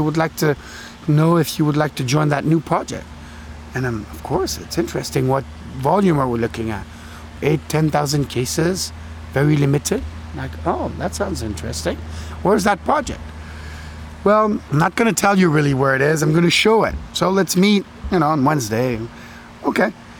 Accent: Lausanne, Vaud, Switzerland; born there; English is a second language; I was born in Lausanne, Switzerland, which is the western part of Switzerland, the French-speaking part, from an American mother and a Swiss father.

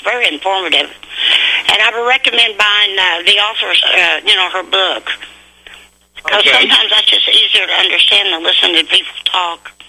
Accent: United States; I'm an American.

